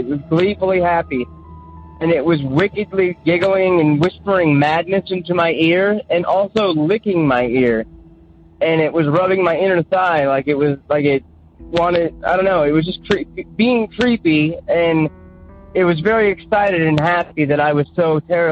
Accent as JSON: {"language": "English", "town": "Portland", "region": "Oregon", "country": "United States", "said": "I'm from Portland, Oregon."}